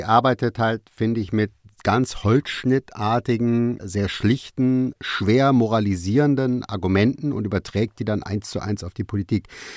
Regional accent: Hanover, Lower Saxony, Germany; born there; in meiner Geburtsstadt Hannover

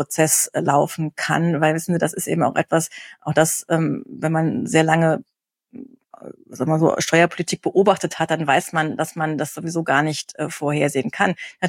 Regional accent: Northern Germany, Germany; Also ich stamme aus dem Norden, aber nach 30 Jahren ganz klar Rheinland.

